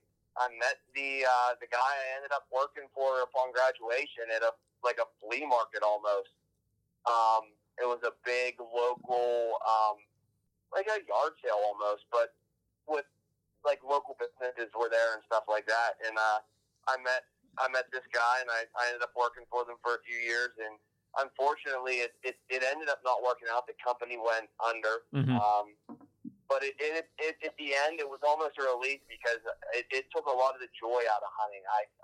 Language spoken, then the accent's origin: English; Pennsylvania, United States; But I'm actually from Pennsylvania